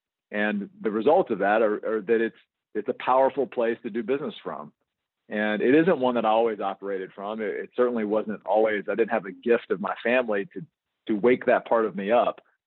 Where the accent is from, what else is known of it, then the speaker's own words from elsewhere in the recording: Louisiana, United States; and I'm a originally from Louisiana, so I love the Saints.